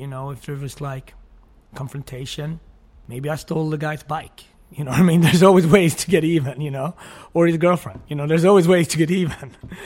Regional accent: Sweden; You know, I loved growing up in Sweden. I loved it.

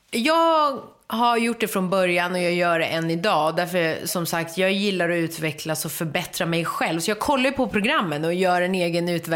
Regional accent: Akalla, Stockholm County, Sweden; Jag är ju född på 80-talet. Jag är uppvuxen i Akalla.

